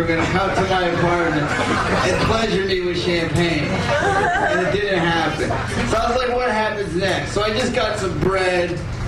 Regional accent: New York, United States; I grew up in New York, but look at me. I am a huge Boston Red Sox.

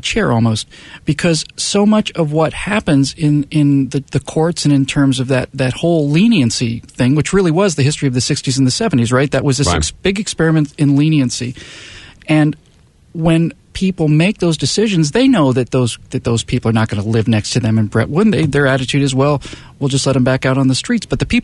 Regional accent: Bermuda; also born or lived in Miami, United States; now in United States; because I went to private schools where I grew up in Bermuda

